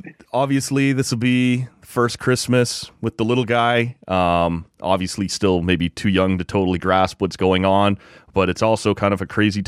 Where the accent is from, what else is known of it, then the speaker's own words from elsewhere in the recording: Oshawa, Ontario, Canada; I mentioned I grew up in Oshawa. I was an Argos fan.